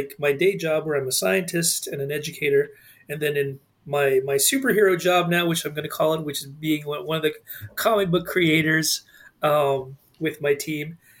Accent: Winnipeg, Manitoba, Canada; So I was born in Winnipeg, Manitoba. And so if you head up straight north of Sioux Falls, 8 hours or so, you get to it.

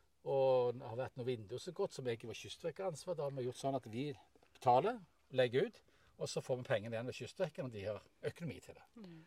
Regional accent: Stavanger, Rogaland, Norway; Og så sier det du bergenser, jeg er fra Stavanger.

